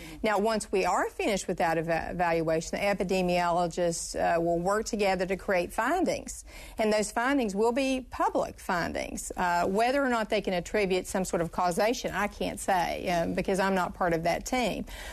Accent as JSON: {"language": "English", "region": "West Virginia", "country": "United States", "said": "I'm from West Virginia."}